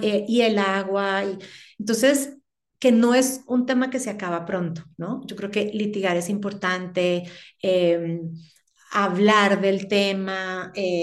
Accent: Bogotá, Colombia; al final soy bogotana, soy montañera

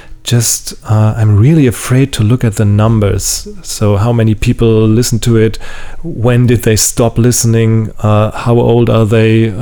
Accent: Lübeck, Schleswig-Holstein, Germany; English is a second language; I sang in a boys choir in my hometown, which is Lübeck.

